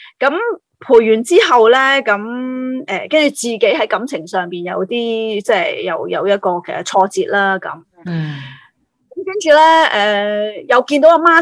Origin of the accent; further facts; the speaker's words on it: Shuikou, Guangdong, China; 退休的地方啦，就是回到我的家乡啦，水口啦